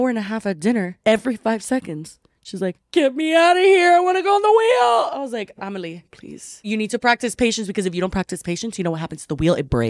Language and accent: English; Miami, Florida, United States; I was born and raised in Miami, but.